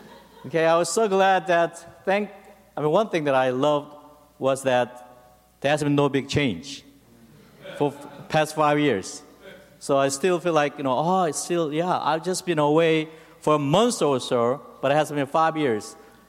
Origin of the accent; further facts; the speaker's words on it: South Korea; now in Egypt; so we had to stay again in Korea, even feeling very strange as being a stranger in my home country